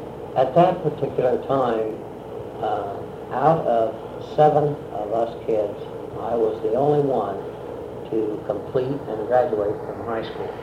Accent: Bluffton, Indiana, United States; I was born on July the 2nd, 1930, in Bluffton, Indiana. And at that time, for about 1 year, we lived in Bluffton. After that, after a one-year period, we moved to the country, about 3 miles from Bluffton.

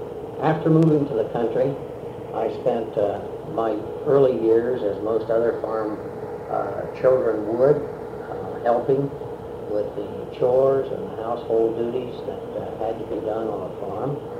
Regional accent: Bluffton, Indiana, United States; I was born on July the 2nd, 1930, in Bluffton, Indiana. And at that time, for about 1 year, we lived in Bluffton. After that, after a one-year period, we moved to the country, about 3 miles from Bluffton.

